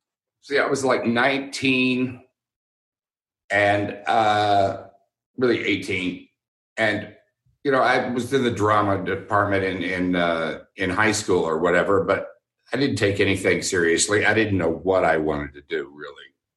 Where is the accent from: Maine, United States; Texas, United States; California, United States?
Texas, United States; because I grew up in Texas and it was just, that's what you did.